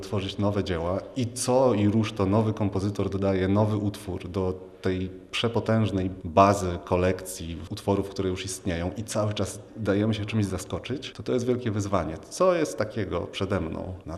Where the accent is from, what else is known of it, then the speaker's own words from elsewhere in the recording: Gdynia, Pomeranian Voivodeship, Poland; wszystkie one powstały właśnie tu w okolicy Gdyni, gdzie się urodziłem. Mieszkam tu od urodzenia i całe życie związałem z tym miejscem.